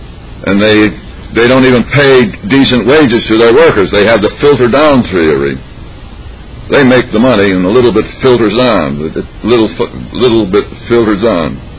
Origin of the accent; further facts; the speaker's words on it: McKeesport, Pennsylvania, United States; I remember my hometown was McKeesport, PA. I don't know anybody boasts to believe McKeesport, PA. We lived in the smoke of Pittsburgh.